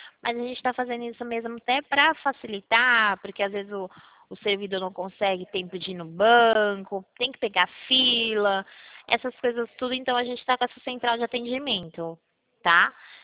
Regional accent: Rio Claro, São Paulo, Brazil; Eu sou aqui de Rio Claro, interior de São Paulo.

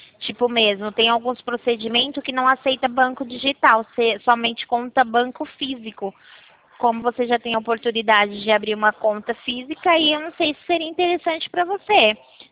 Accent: Rio Claro, São Paulo, Brazil; Eu sou aqui de Rio Claro.

